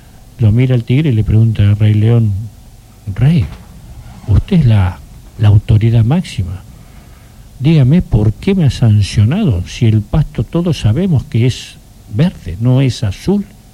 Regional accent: Argentina; a mí como argentino, la verdad me da vergüenza que eso sea presidente

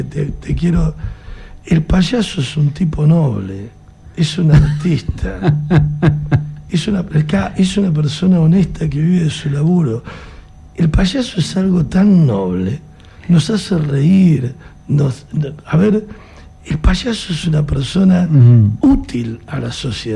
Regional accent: Argentina; born there; yo nací en Argentina.

